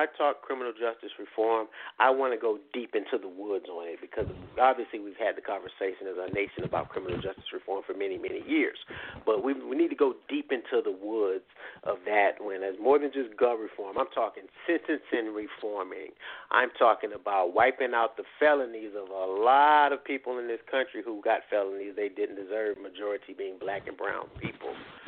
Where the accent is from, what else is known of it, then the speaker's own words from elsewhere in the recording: Compton, California, United States; not 12 white women from Beverly Hills when I grew up in Compton.